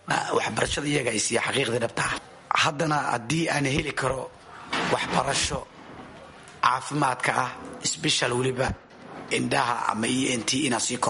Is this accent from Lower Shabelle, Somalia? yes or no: no; Mogadishu, Banaadir, Somalia; born there; moved away; Muqdisho ayaan ku dhashay, waan ka qaxay.